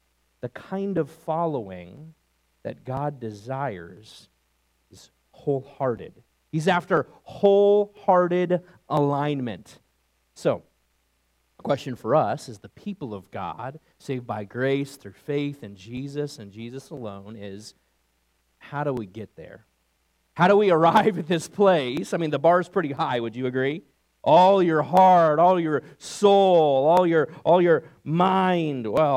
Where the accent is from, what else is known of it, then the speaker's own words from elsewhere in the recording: New York, United States; I like country too. It's grown on me since my days growing up in New York.